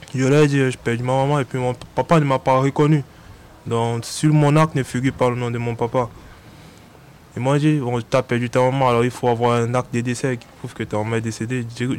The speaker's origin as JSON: {"language": "French", "country": "Cameroon", "said": "je lui ai dit, je suis camerounais, puis je n'ai pas de papier, mais comment je fais pour avoir minimum un papier qui prouve que je suis camerounais?"}